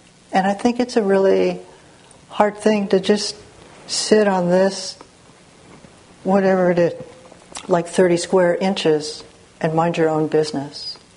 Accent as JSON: {"language": "English", "country": "United States", "said": "For example, part of … is, I'm Japanese American. I always have been, and I'm pretty sure I always will be."}